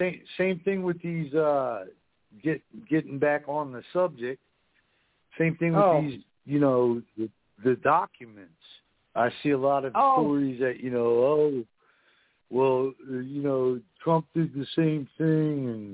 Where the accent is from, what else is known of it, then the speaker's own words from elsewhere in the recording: New Jersey, United States; it says it should take me 10 to 11 hours to get to my hometown in Jersey.